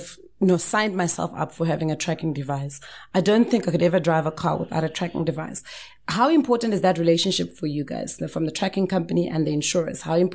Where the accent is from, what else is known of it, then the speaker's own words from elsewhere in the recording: Bushbuckridge, Mpumalanga, South Africa; I probably check my tires because I'm from Bushbuck Ridge, right?